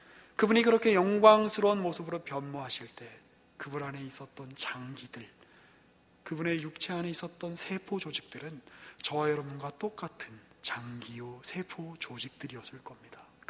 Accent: South Korea; also born or lived in China; 뭐 그 도시도 이제 꽤 중국 사람들한테는 되게 좋아하는 도시였습니다만 저의 고향인 한국과 비교해 봤을 때 그 굉장히 이제 비교되는 것이 굉장히 많이 있었습니다.

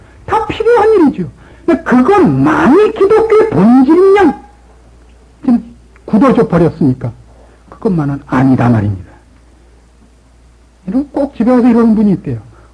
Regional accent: South Korea; 우리는 훨씬 명분론자들입니다. 한국 사람들은 우리 전체 국민의식이 완전주의자들이고

